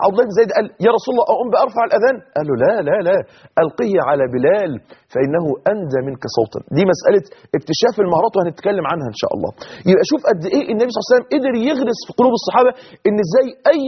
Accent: Egypt

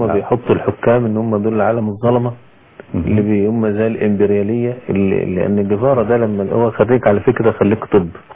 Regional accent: Egypt; لكن ممكن احنا عندنا في مصر مثلا

